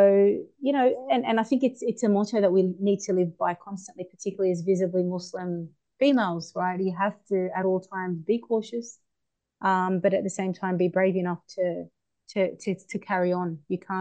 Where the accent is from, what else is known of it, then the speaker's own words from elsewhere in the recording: Australia; I was born and raised here in Australia. I went to back in the days, a public co-ed high school where I was the only hijabi for a good number of years.